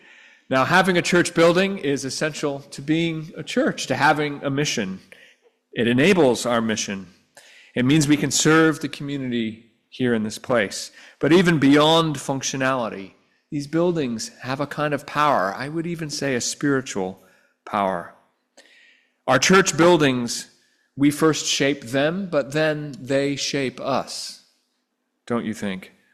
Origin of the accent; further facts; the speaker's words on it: Vermont, United States; now in England, United Kingdom; I grew up in Vermont, and I think is she in New Hampshire now?